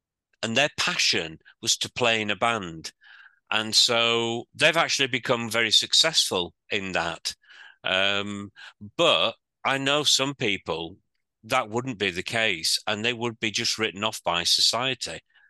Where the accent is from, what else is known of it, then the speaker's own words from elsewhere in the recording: Bradford, Yorkshire and the Humber, United Kingdom; also born or lived in Manchester; living in Manchester for a time, and I was on a team in Manchester, but I wanted to come back to my hometown, which was Bradford, for Christmas.